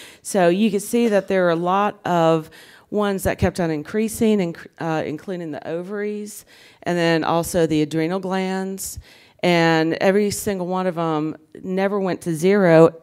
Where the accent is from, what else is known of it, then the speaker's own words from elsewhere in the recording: Birmingham, Alabama, United States; I'm from Birmingham, Alabama, if you can't tell by the accent.